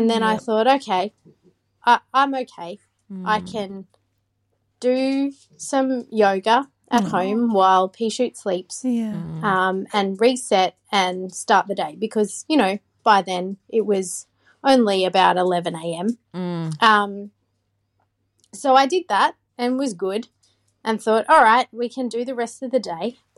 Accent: Queensland, Australia; Hi, Kate and Mandy. … I'm from Queensland.

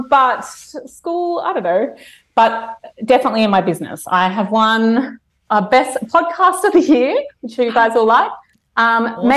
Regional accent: Brisbane, Queensland, Australia; a band from my hometown, from Brisbane.

